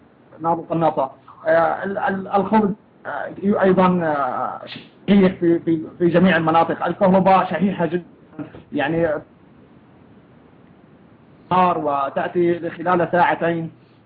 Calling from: Homs, Homs Governorate, Syria; طبعا أنا أتكلم من حمص القديمة، هذا الحي مدينة حمص هي القديمة، فيها أكثر من 5 أحياء، من باب هود وباب سبار وباب دريب.

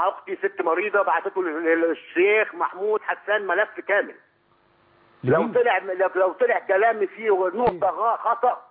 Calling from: Mecca, Makkah Province, Saudi Arabia; نعم بكلمك من السعوديه من مكه المكرمه.

